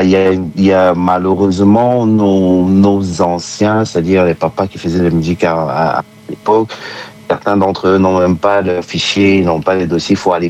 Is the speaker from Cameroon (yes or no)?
yes; Cameroon; Donc, c'est une identité qui nous appartient, nous, en tant que Camerounais.